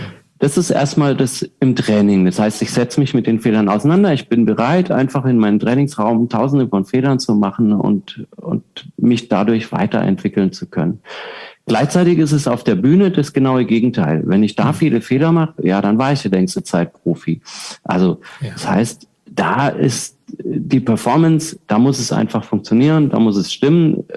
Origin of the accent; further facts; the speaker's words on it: Southern Germany, Germany; Ich komme aus Süddeutschland ursprünglich